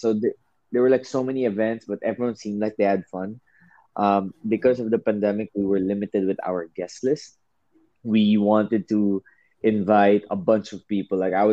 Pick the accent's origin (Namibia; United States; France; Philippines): Philippines; I'm actually Indian, full-blooded Indian. just grew up in the Philippines.